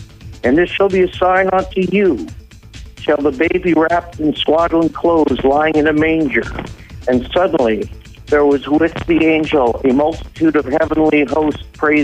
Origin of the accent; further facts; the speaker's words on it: Newport Beach, California, United States; I was a child actor. I was growing up in Newport Beach.